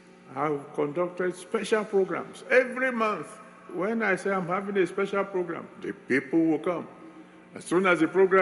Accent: Nigeria; Because I came all the way from Nigeria for something.

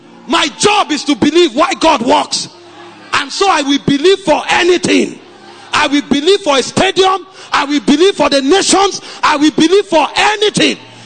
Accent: Nigeria; And as I landed, the driver that carried me, the moment he knew I came from Nigeria, he started talking to me about Dangote.

